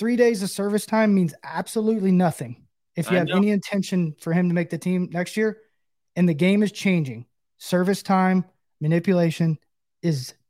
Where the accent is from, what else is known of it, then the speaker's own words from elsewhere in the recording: Knoxville, Tennessee, United States; We should go visit him in Knoxville, my hometown.